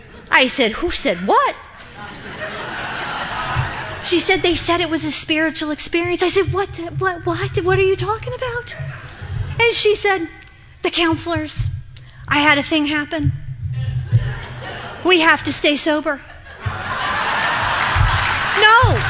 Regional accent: Akron, Ohio, United States; Now, I just told you I grew up right outside of Akron, Ohio, which is where Alcoholics Anonymous was founded.

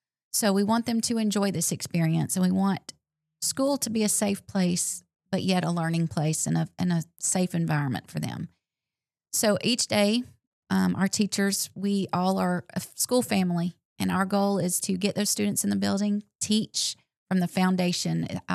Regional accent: Sylacauga, Alabama, United States; I'm from Sylacauga. I'm a graduate of Sylacauga High School. Came through the school system, so this community has always meant a lot to me, and this is where I wanted to teach.

